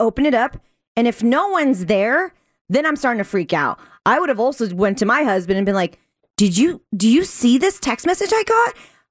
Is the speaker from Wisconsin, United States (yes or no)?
no; San Diego, California, United States; It's in San Diego, where my hometown is from.